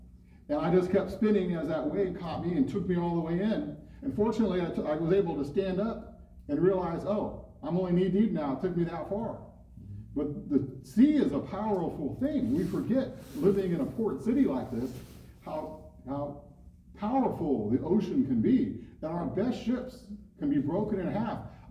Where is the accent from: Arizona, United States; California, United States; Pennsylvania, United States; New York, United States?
California, United States; San Diego; I mean, I grew up here in San Diego.